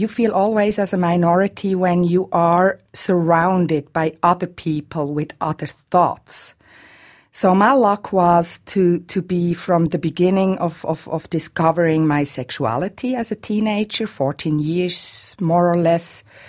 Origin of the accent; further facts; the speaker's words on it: Morocco; now in Switzerland; I know African countries very well myself. I'm half caste from Morocco.